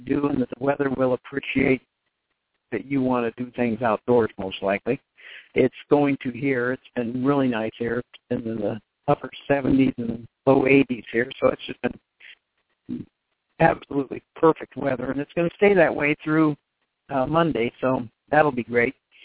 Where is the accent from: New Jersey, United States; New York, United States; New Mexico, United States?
New Mexico, United States; Albuquerque; while growing up in Albuquerque, New Mexico. We actually grew up in a good time to be interracial friends.